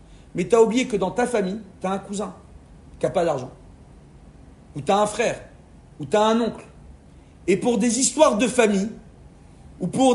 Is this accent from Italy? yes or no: no; Sarcelles, Île-de-France, France; moi, j'ai grandi à Sarcelles, je sais faire en sorte qu'on accepte ce que je dis.